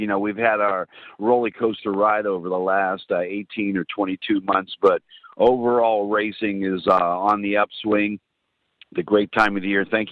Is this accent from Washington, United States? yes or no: no; Del Mar, California, United States; I grew up in Del Mar in my second home, Solana Beach, actually, Southern California, since 1977.